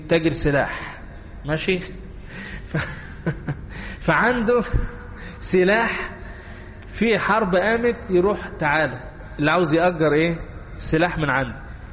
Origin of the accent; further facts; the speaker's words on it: Egypt; عندنا في مصر لا فيش.